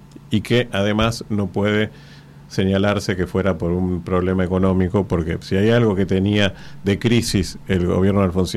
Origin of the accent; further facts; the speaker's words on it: Argentina; que venga gente a preguntar, vos sos argentino, sí